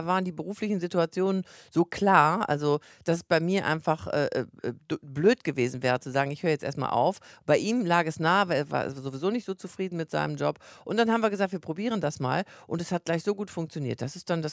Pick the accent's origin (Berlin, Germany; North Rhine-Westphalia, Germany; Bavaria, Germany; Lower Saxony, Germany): North Rhine-Westphalia, Germany; Wuppertal; born there; now in Hamburg, Germany; Moin Moin sagt man schon in Hamburg, aber ich bin ja nun gebürtige Wuppertalerin